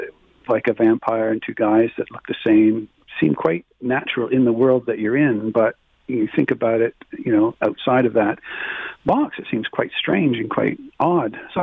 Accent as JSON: {"language": "English", "town": "Toronto", "region": "Ontario", "country": "Canada", "tie": "born or raised there", "said": "in the old days when I was growing up in Toronto"}